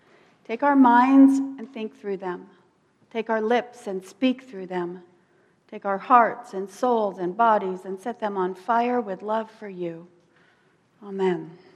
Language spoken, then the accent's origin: English; Florida, United States; these apple trees that astounded me growing up in South Florida.